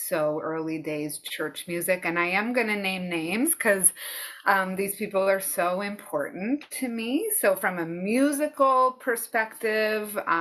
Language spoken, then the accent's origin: English; Halifax, Nova Scotia, Canada; And then growing up in the Halifax school system, we had so much access.